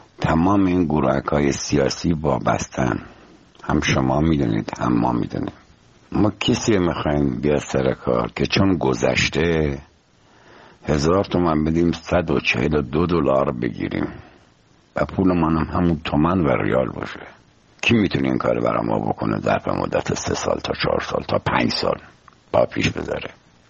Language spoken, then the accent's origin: Persian; Iran; اگه من به عنوان یه ایرانی